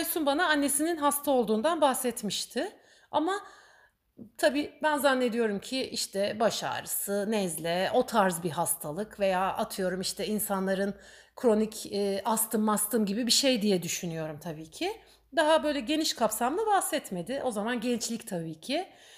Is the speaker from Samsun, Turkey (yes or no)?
no; Istanbul, Turkey; Ben Ataköy'de büyüdüm. 90 daireli, 14 katlı bir apartmanda büyüdüm.